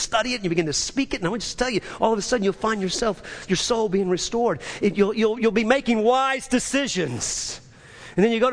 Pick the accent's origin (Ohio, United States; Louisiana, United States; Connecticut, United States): Louisiana, United States; Metairie; I was in the kitchen table at 3612 James Drive where I grew up in Metairie, Louisiana.